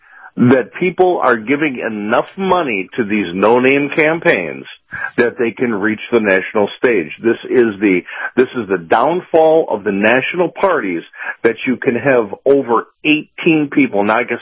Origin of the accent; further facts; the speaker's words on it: Chicago, Illinois, United States; Well, you know, I'm from Chicago, so, you know, that's half the electorate there.